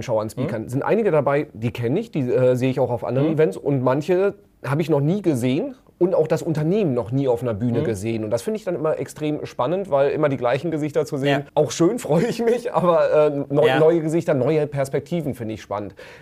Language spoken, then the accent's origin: German; North Rhine-Westphalia, Germany; Ich bin als Westfale natürlich auch ein Fan des Ruhrgebiets.